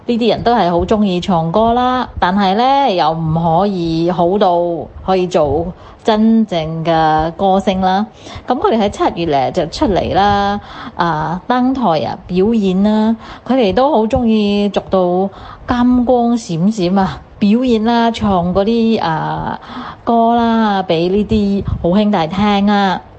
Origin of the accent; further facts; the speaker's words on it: Singapore; 我在香港的哥哥姐姐你们好，我是新加坡的